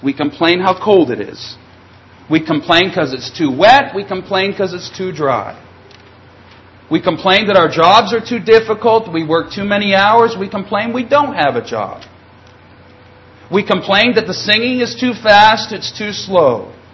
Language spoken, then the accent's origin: English; Canada; now in United States; I'm not an American citizen. Most of you have figured that out. I'm Canadian. But I've come to love this country. Growing up in Canada, I longed to live here.